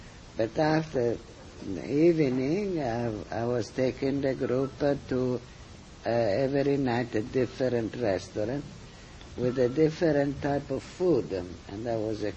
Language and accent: English; Italy; accent: Italian; English is a second language; If you read the book, unfortunately, we tried to sound like my Italian accent, but it was much, much better.